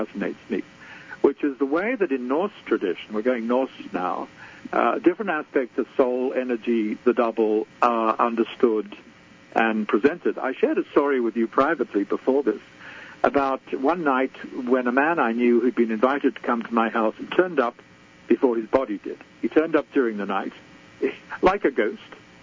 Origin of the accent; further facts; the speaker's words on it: Australia; moved away; So in North America, where I live, though of course I'm originally Australian and very European in some ways too